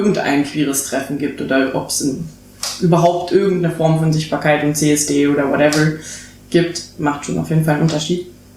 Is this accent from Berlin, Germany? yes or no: yes; Berlin, Germany; also ich bin Berlinerin